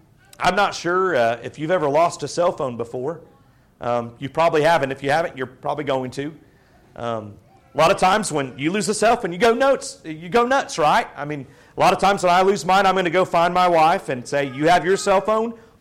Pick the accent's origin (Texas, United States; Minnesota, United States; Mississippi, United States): Texas, United States; Houston; I'm from Houston. We just don't really do that type of thing.